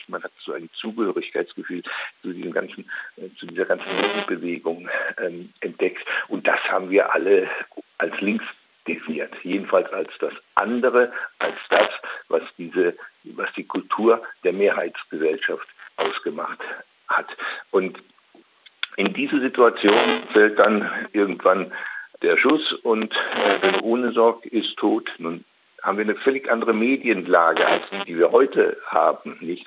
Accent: Eifel, Germany; also born or lived in Opladen; 1967 15 Jahre alt gewesen. Ich bin aufgewachsen, bin zwar in Opladen bei Köln geboren, aber aufgewachsen in der Eifel, in ganz kleinen Orten

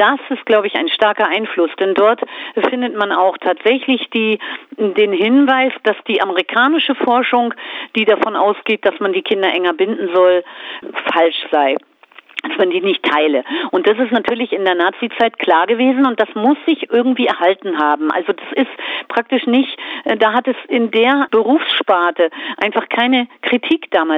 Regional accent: Hamburg, Germany; Ich bin in einem Arbeiterbezirk in Barmbek groß geworden, Hamburg-Barmbek.

